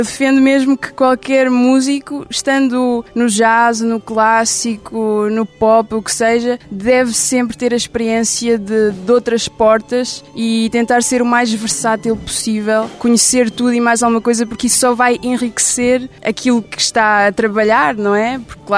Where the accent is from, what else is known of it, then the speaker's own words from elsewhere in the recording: Ílhavo, Aveiro, Portugal; tenho 21 anos e sou de Ilhavo.